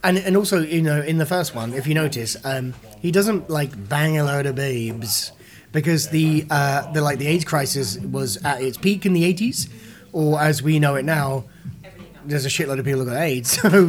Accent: England, United Kingdom; I can talk like this because I'm English and that's fine.

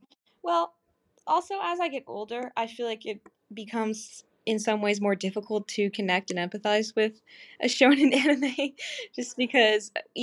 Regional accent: United States; But yeah, I am American

